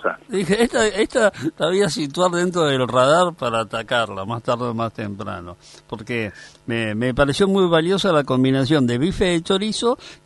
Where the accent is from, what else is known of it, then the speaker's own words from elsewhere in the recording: Buenos Aires, Argentina; yo lo digo como porteño que soy